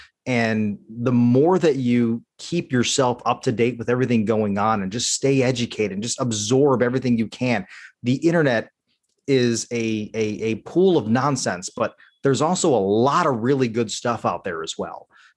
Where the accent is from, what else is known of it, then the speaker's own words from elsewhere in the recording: Fort Lauderdale, Florida, United States; also born or lived in Buffalo; I grew up in Fort Lauderdale, and so that's always going to be home for me. I was born in Buffalo, but you know, I'm a warm-blooded creature, so stayed south of the Mason-Dixon